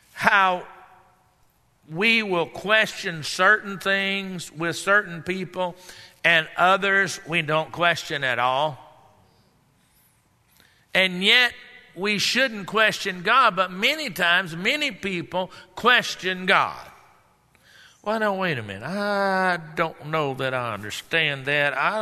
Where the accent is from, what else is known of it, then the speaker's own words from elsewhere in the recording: Texas, United States; like we say down in Texas, where I come here from